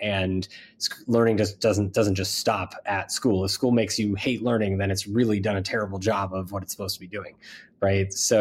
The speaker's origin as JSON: {"language": "English", "town": "Mill Valley", "region": "California", "country": "United States", "tie": "born there", "said": "So I was born in Mill Valley, California, just north of San Francisco."}